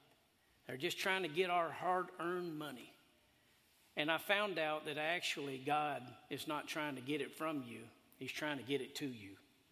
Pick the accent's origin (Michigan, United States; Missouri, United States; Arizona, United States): Arizona, United States; Casa Grande; born there; my dad worked for John Wayne the Duke when I was born in 1969 in Casa Grande, Arizona.